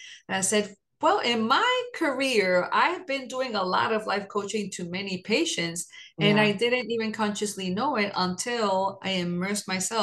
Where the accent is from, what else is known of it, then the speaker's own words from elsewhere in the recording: Puerto Rico; I am fully bilingual. I speak Spanish. I'm from Puerto Rico.